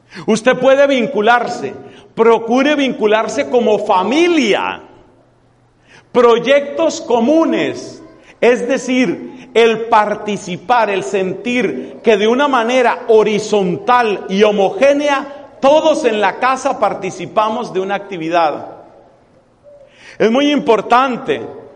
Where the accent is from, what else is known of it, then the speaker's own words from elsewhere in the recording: Colombia; es decir, control de manejo de dineros en mi país, en Colombia.